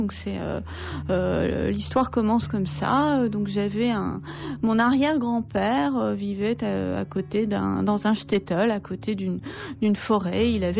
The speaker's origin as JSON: {"language": "French", "country": "Iran", "first_language": "Armenian", "second_language": "French", "moved": "yes", "lives_now": "France", "said": "ma langue maternelle est l'arménien, mais c'est vrai que j'ai toujours été bilingue. En Iran, j'étais bilingue en arménien et en farsi, en persan. Quand je suis arrivée en France"}